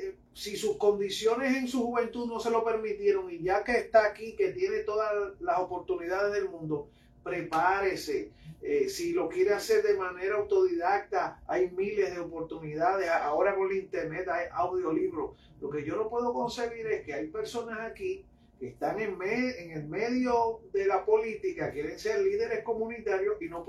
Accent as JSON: {"language": "Spanish", "country": "Dominican Republic", "moved": "yes", "lives_now": "Puerto Rico", "said": "Nosotros como dominicanos, como dominriqueños, tenemos que evolucionar hacia cosas más espirituales."}